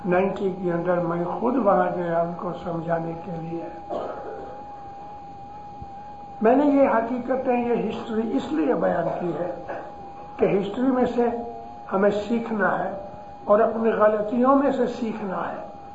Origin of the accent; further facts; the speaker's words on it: Amritsar, Punjab, India; born there; آج میری خود 86 برس کی عمر ہو گئی, میں امرتسر پیدا ہوا ہوں, میں پنجاب ساری گھوما ہوں, پنجاب کو جانتا بھی ہوں.